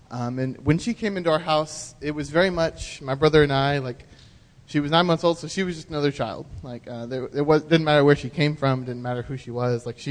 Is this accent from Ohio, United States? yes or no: no; Clifton, Texas, United States; I'm from Clifton, so just down Highway 6 a little bit.